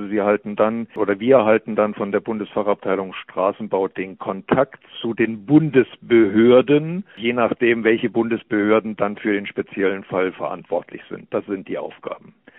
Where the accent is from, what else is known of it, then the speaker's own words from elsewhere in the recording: Hesse, Germany; ich bin Diplom-Ingenieur, komme aus der Mitte Deutschlands, aus Hessen, aus Nordhessen.